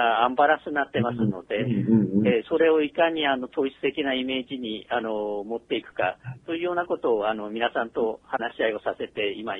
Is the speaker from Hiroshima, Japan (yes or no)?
no; Sendai, Miyagi, Japan; also born or lived in Tokyo; ずっと仙台で育って、最終の学校も仙台で、地元で卒業して